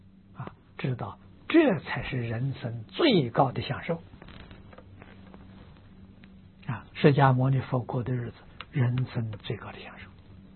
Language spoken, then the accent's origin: Chinese; China; 我们中国人的乞丐呀